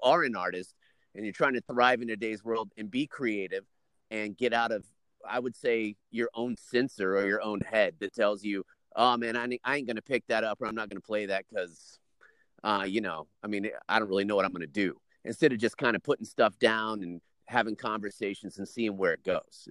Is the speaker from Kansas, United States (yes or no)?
no; Hobbs, New Mexico, United States; we grew up in Hobbs, New Mexico. It's a real small town, so there wasn't much